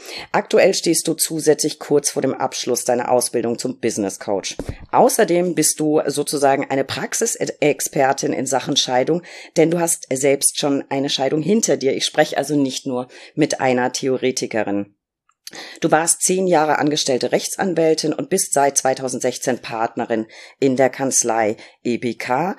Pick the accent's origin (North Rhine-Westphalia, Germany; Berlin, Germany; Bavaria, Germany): Berlin, Germany; als Berlinerin